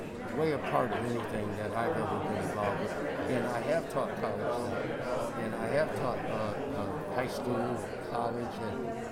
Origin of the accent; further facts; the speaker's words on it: Waterbury, Connecticut, United States; I'm from Waterbury